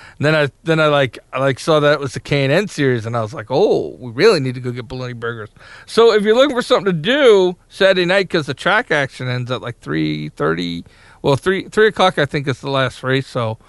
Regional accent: Long Island, New York, United States; I'm from Long Island, a fantasy island.

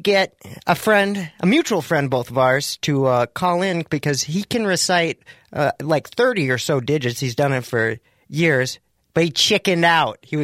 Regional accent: United States; I'm an American boy.

